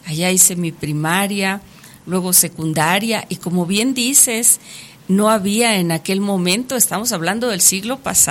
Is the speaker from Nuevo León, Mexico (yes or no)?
no; Tayoltita, Durango, Mexico; somos de una tierra hermosísima, de la región minera por excelencia del estado de Durango, que somos orgullosamente de Tayoltita